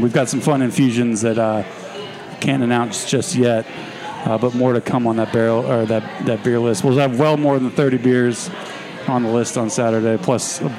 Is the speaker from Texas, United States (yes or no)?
no; Cincinnati, Ohio, United States; But I'm from Cincinnati, and I also went to Ohio State.